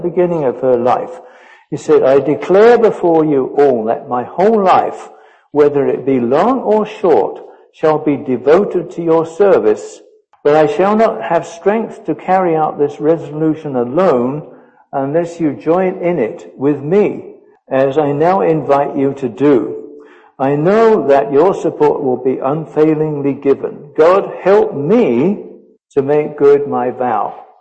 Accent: United Kingdom; now in United States; But he is, since I'm still British, he is my king as well. I am American, but I'm also British.

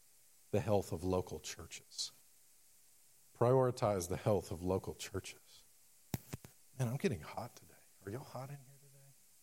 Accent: Germantown, United States; But see, I grew up mostly in Germantown.

